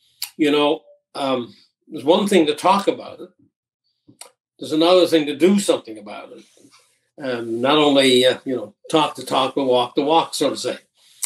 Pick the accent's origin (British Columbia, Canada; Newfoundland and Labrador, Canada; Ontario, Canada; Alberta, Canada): Newfoundland and Labrador, Canada; I was from the Bay right. in Newfoundland. I'm from rural Newfoundland.